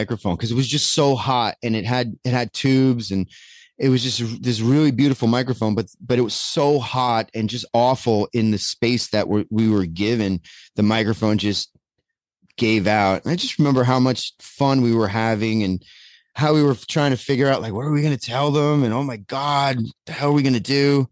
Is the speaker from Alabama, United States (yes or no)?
no; New Jersey, United States; I grew up in Northeastern New Jersey, so there's a lot of like Italian.